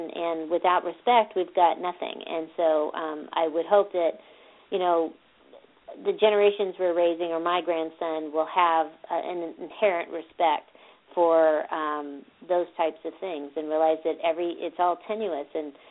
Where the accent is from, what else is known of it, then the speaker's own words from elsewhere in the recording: California, United States; Just because I'm from California doesn't mean I'm a hippie.